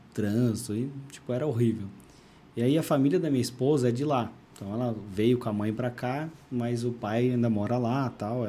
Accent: Indaiatuba, São Paulo, Brazil; also born or lived in Germany; eu nasci aqui em Indaiatuba, né? E morei a vida inteira no interior, assim. Eu tive um período curto que eu morei fora, mas, tipo, morei na Alemanha, mas morei a vida inteira aqui.

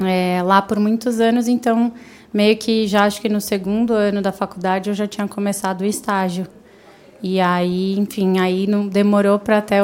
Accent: São Paulo, Brazil; also born or lived in California; now in Europe; Sou da zona norte de São Paulo, de Santana, onde parece uma cidade de interior, que nem aqui, todo mundo se conhece.

